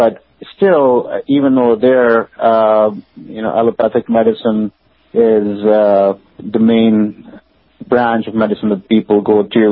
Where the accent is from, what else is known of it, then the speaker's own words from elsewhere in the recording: Karachi, Sindh, Pakistan; moved away as an adult; now in United States; Yeah, I'm from Pakistan. I grew up in Karachi.